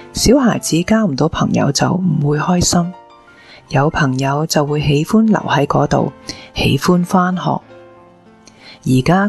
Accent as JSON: {"language": "Chinese", "region": "Shandong", "country": "China", "tie": "born or raised there", "also_born_or_lived": "Beijing", "said": "我老家是在山东，后来又去了北京，亦都是每年才回家一次，来到这里其实都差不多。"}